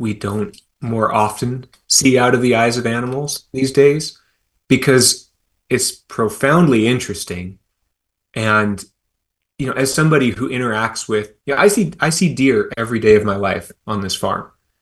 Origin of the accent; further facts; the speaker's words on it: Seattle, Washington, United States; I was raised in Seattle, as I said, by a conscientious objector.